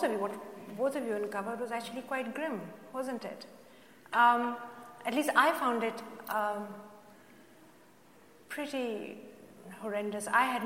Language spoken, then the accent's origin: English; Pakistan; When I was growing up in Pakistan